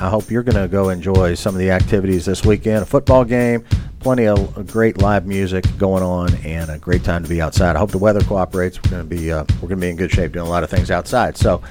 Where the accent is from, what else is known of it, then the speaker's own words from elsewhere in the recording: Louisville, Kentucky, United States; here in Louisville, Kentucky, my hometown